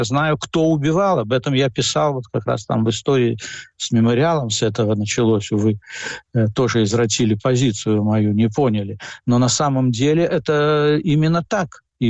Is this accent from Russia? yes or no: no; Latvia; родился я в Латвии, жил в Латвии, учился там и так далее.